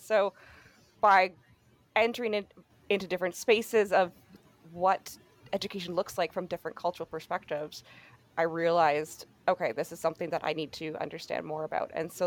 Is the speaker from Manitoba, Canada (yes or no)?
no; Quebec, Canada; growing up in the Gatineau Park of, if anyone is, or at least has visited Ottawa and has gone into the Gatineau Hills, that's it's a beautiful area.